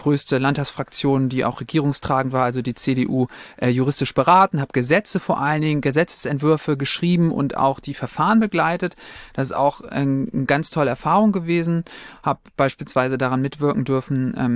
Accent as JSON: {"language": "German", "town": "Heide", "region": "Schleswig-Holstein", "country": "Germany", "tie": "born or raised there", "said": "Ich freue mich, endlich wieder nach Hause zu kommen. Dithmarschen ist meine Heimat. Ich darf wieder nach Heide ziehen"}